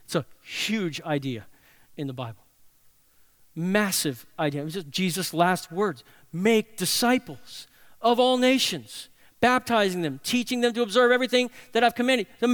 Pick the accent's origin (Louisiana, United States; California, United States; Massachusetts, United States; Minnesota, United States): Louisiana, United States; New Orleans; I'm from New Orleans.